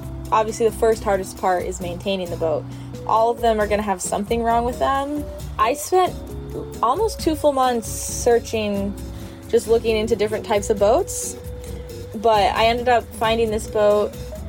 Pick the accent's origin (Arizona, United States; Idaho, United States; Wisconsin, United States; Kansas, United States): Idaho, United States; now in Detroit, United States; I grew up in Idaho. I, like, never even noticed sailboats. Didn't know anything about it. And then after college, when I moved to Detroit, I was new to the city.